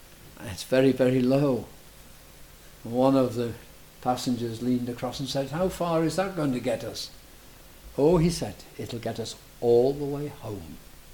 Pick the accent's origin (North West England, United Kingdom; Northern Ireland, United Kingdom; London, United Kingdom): North West England, United Kingdom; Liverpool; I was brought up in Arminianism, I have to confess to you, and in Liverpool, Little Mission Hall